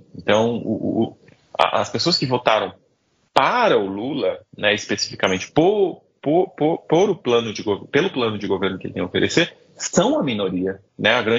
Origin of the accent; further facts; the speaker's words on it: Brazil; A percepção que eu tenho como brasileiro é que não.